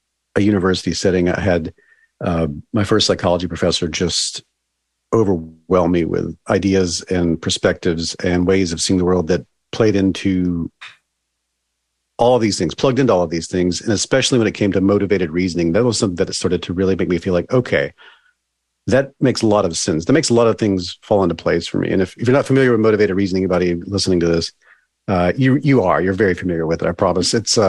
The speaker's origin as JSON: {"language": "English", "region": "Deep South", "country": "United States", "tie": "born or raised there", "said": "One was growing up in the Deep South"}